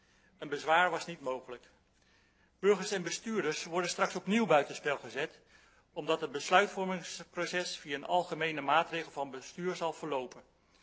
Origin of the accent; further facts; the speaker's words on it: Elst, Gelderland, Netherlands; ik kom uit Elst.